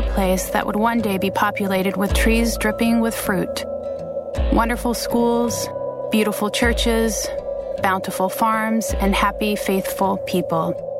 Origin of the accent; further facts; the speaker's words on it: Colonia LeBaron, Chihuahua, Mexico; I grew up in Colonia LeBaron, a small town in the Mexican countryside, 200 miles south of El Paso, Texas.